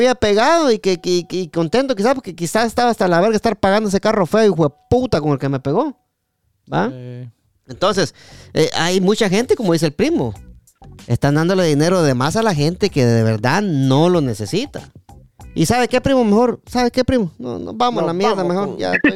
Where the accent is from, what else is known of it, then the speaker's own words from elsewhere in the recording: Guatemala; nosotros los latinos que venimos de Guatemala